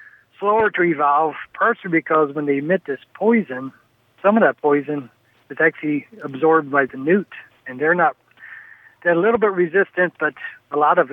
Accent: Alabama, United States; also born or lived in Florida; I grew up in Alabama and Florida

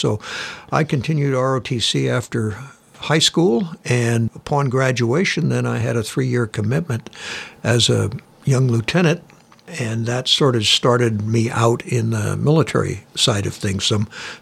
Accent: Sacramento, California, United States; Grew up in what was a much smaller town called Sacramento, California, and I'm a third-generation Sacramentan. Stayed there through high school and then went to the University of California, Berkeley for 4 years. Haven't been back to Sacramento to live since then.

